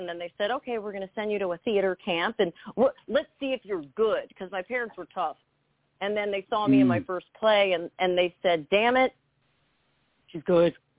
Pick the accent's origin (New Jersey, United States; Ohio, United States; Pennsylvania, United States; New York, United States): New Jersey, United States; I grew up in Jersey. I'm a New Jersey girl.